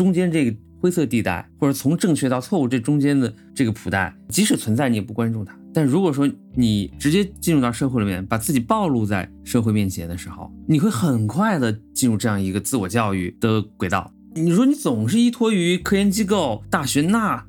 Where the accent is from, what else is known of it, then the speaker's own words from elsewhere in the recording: China; now in United States; 就是来到美国之后我发现这一点